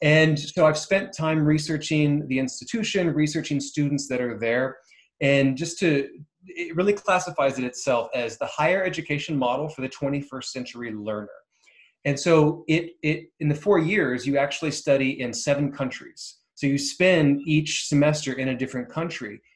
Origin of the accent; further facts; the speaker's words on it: Germany; English is a second language; also born or lived in Korea / Japan / London, United Kingdom; I grew up in Europe. So Germany, Korea... Well, Korea's not Europe, obviously, but started in Germany. And then Korea, Japan, all over.